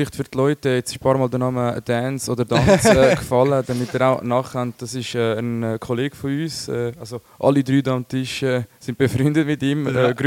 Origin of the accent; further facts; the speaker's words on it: Italy; Und ich selber bin ja auch Italiener.